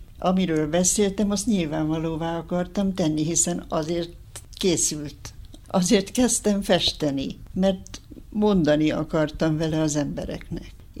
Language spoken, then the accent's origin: Hungarian; Transylvania, Romania; Én a második világháború végén születtem. lettem. Amikor óriási változások történtek a világban, és itthon nálunk is. Erdélyben élő magyar közösségünk akkor vált töredék nemzetté saját szülőföldjén.